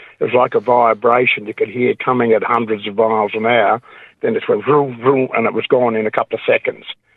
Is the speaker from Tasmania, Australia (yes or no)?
yes; Tasmania, Australia; I come from the Midlands of Tasmania